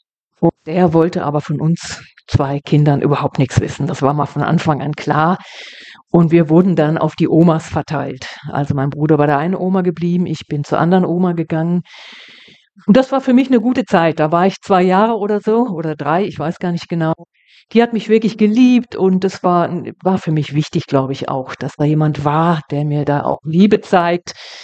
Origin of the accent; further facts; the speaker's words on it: Bochum, North Rhine-Westphalia, Germany; born there; ich komme aus Nordrhein-Westfalen und ich bin in Bochum geboren worden.